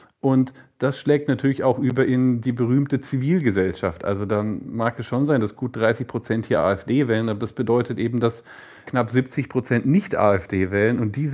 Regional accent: West Germany, Germany; born there; was ich als gebürtiger Wessi erst nicht wahrgenommen habe

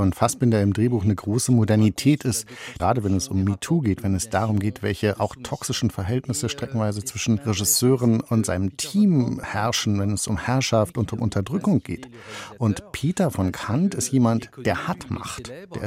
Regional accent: France; German is a second language; ich wollte mit meiner Sensibilität als Franzose eben etwas anderes machen.

